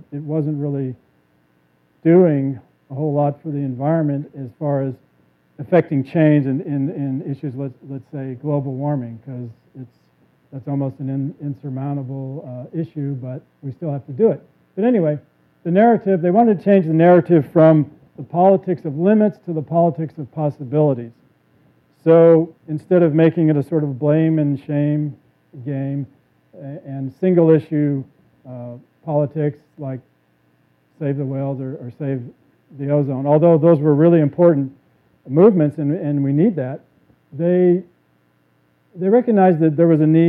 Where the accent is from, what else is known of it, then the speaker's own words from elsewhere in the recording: Dallas, Texas, United States; here we are in Dallas. I grew up in Dallas.